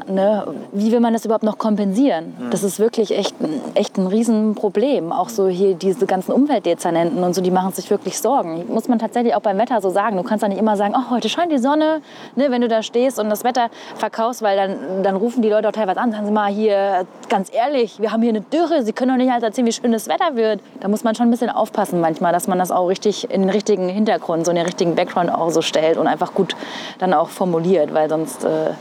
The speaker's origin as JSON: {"language": "German", "region": "Hesse", "country": "Germany", "tie": "born or raised there", "said": "Ich bin ja ein hessisches Mädchen irgendwie auch und war beim Hessentag, der in meiner Heimatstadt war in diesem Jahr."}